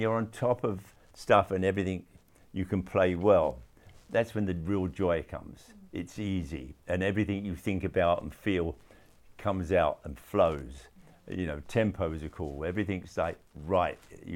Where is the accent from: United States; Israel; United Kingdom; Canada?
United Kingdom; London; when I was growing up in London.